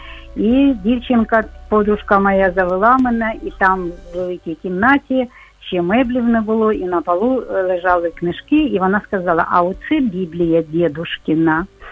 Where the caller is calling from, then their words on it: Kharkiv, Kharkiv Oblast, Ukraine; Вітаю всіх, я з Харкова